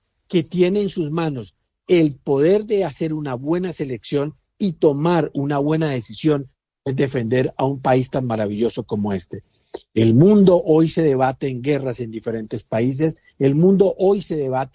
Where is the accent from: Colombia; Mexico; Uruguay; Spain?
Colombia; Una de las cosas que es preocupante para mí como colombiano es la actitud de nuestros propios conciudadanos